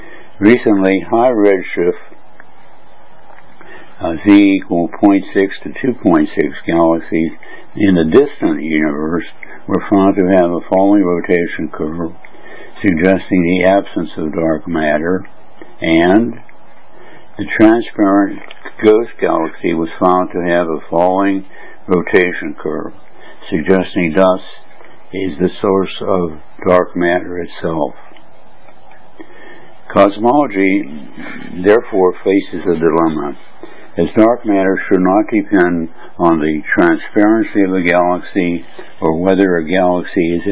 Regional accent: United States; now in Hong Kong; I'm an American living in Hong Kong and Berlin

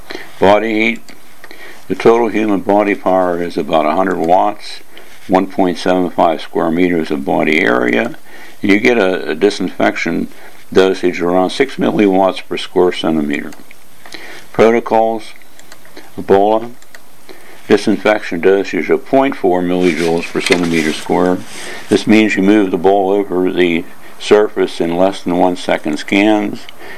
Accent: United States; now in Hong Kong; I'm an American living in Hong Kong

